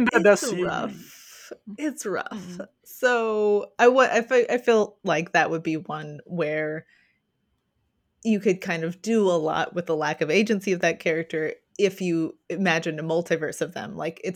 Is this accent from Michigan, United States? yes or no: no; Kentucky, United States; I'm from Kentucky, so that's a mullet that speaks for itself.